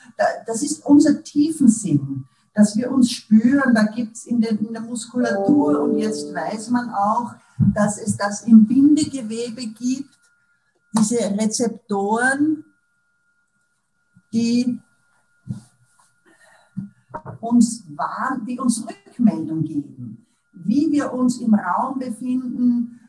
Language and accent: German; Upper Austria, Austria; now in Vienna, Austria; Ich lebe in Wien, bin aus Oberösterreich, aber bin schon lang in Wien